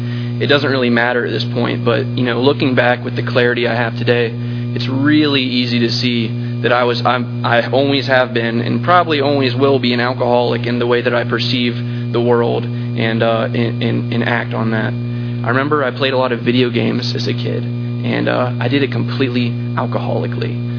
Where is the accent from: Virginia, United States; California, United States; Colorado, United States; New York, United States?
Virginia, United States; Virginia Beach; I'm from Virginia Beach, Virginia, in the Hampton Roads area. That's where I grew up and spent pretty much my entire life.